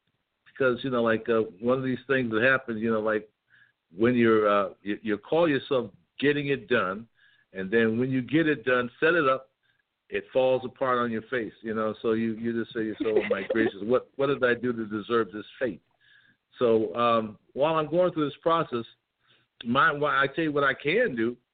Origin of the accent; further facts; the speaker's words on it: Waterbury, Connecticut, United States; Connecticut is where I spent a lot of my life. I grew up in Waterbury, Connecticut.